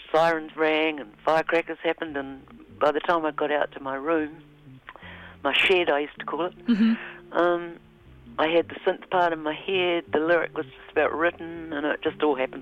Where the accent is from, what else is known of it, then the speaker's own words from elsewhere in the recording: Wellington, New Zealand; It was shot in Wellington, you know, which my hometown.